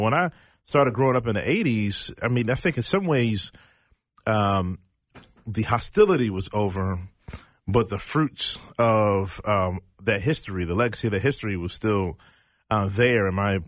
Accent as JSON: {"language": "English", "town": "Richmond", "region": "Virginia", "country": "United States", "tie": "born or raised there", "said": "So. Yeah, well, so I grew up in Richmond, Virginia."}